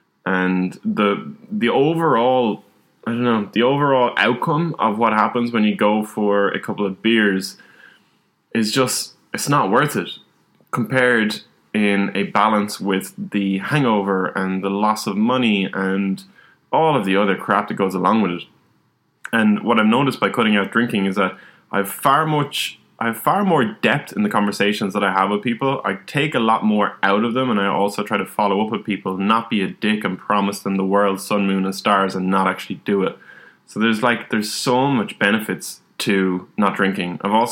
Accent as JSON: {"language": "English", "country": "Ireland", "tie": "born or raised there", "said": "growing up in Ireland, drinking is a big part of society."}